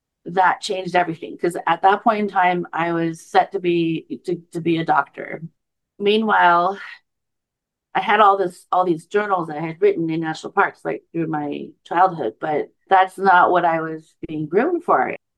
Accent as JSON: {"language": "English", "region": "North Carolina", "country": "United States", "tie": "born there", "said": "my birth mom and dad are, you know, Chinese. I was born in North Carolina."}